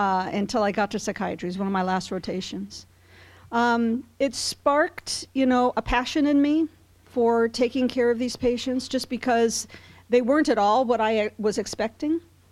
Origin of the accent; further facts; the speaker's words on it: Iowa, United States; But I grew up in Iowa, had a great experience in my family. I come from a large family.